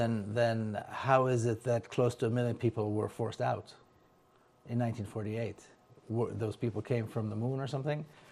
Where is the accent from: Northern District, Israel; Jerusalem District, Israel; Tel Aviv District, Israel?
Jerusalem District, Israel; Jerusalem; now in United States; You know, I grew up in Jerusalem. I was born and raised in Jerusalem, and most of my life it was completely occupied. It was supposedly a mixed city.